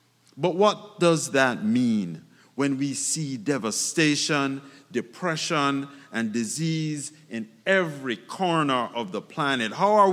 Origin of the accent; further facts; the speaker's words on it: Jamaica; also born or lived in Glasgow, Scotland; So I was born in Glasgow, Scotland, but grew up in Jamaica.